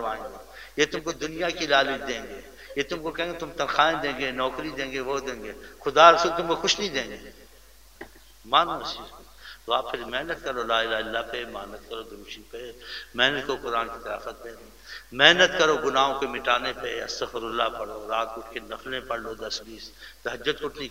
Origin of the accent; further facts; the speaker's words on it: Punjab, Pakistan; میں پنجاب کا ہوں, پنجابی مثال آتی ہے